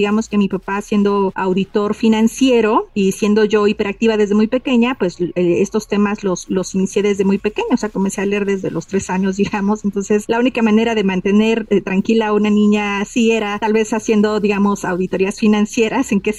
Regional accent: Mexico; Trabajo para diversas organizaciones a nivel nacional, en mi país, en México, por supuesto, pero también en Latinoamérica.

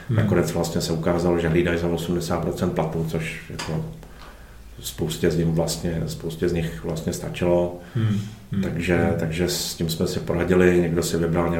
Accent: Mariánské Lázně, Karlovy Vary Region, Czechia; protože pocházím z Mariánských Lázní.

